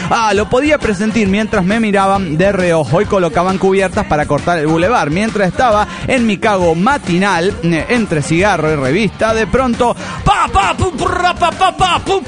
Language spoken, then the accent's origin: Spanish; Mexico City, Mexico; del DF mexicano.